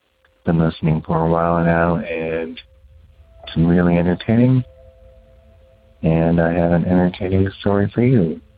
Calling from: Massachusetts, United States; So, anyway … I'm calling from New York, originally from Massachusetts, but the story took place in Houston, Texas

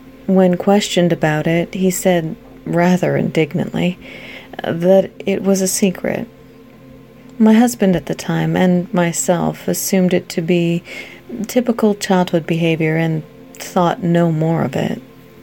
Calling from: Washington, United States; also born or lived in Alpine, California; Hello, Derek. … I'm calling from Washington State. But my call is regarding a time when I lived in Southern California.

